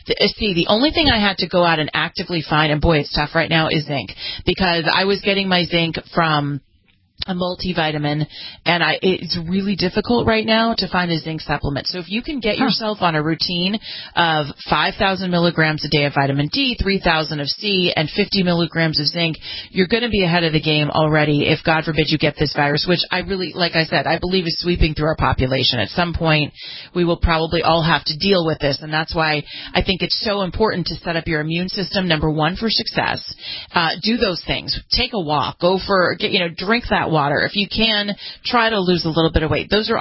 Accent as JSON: {"language": "English", "region": "California", "country": "United States", "said": "we'll talk about a lawsuit that's going on in my home state of California against our governor"}